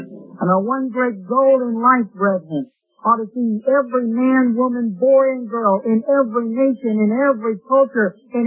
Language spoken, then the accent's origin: English; Midwest, United States; thank God I'm not a Yankee, you know? I'm a Midwesterner.